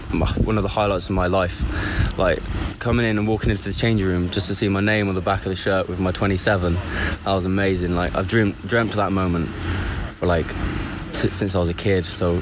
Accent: South West England, United Kingdom; Yeah, well, I'm from back from Devon, so it's kind of been a long journey up till here. But I started off at Plymouth.

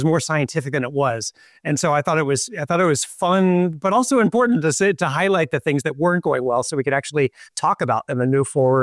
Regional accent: United States; different way than what I'd grown up with in the States.

